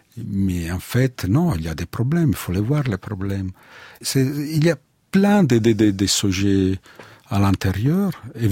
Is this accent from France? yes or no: no; Italy; French is a second language